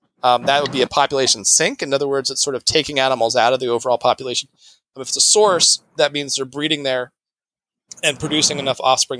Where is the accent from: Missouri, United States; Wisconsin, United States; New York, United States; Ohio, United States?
Ohio, United States; I grew up in Central Ohio, and I think of you'd see a bunch of them, like wherever you went.